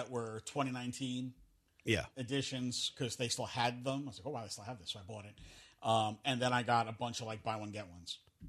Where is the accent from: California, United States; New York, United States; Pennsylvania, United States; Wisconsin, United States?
New York, United States; When I was growing up in New York, we didn't have Walmart.